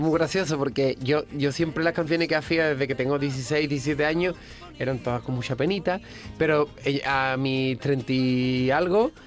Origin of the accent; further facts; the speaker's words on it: Rota, Andalusia, Spain; para un niño de pueblo, de un pueblo de Cádiz que soy, de Rota